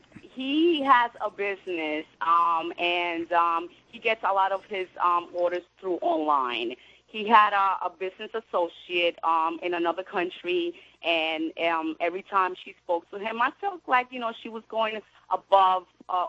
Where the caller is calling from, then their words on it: Brooklyn, New York, United States; I'm calling from Brooklyn.